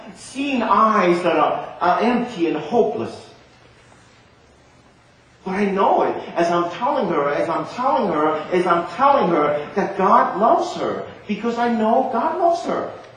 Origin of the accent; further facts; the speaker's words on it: Hong Kong; born there; You know, Hong Kong, we didn't have a birth certificate at all. They said I was born on October 31st, 1957.